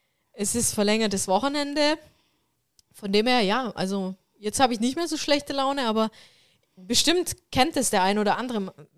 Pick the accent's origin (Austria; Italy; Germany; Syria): Italy; Southern Italy; Ich bin Südländerin. Ich komme eigentlich aus dem Süden Italiens.